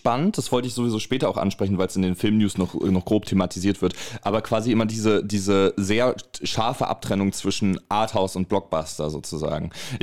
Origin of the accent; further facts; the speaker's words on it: Wolfsburg, Lower Saxony, Germany; Nette Anekdote übrigens aus meiner Heimat, aus Wolfsburg